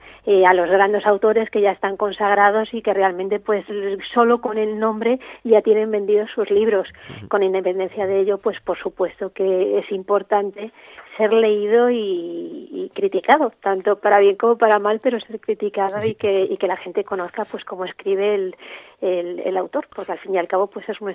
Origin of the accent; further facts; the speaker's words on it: Community of Madrid, Spain; Yo soy madrileña, pero siempre que tengo la oportunidad voy al norte y Cantabria es una de mis zonas predilectas.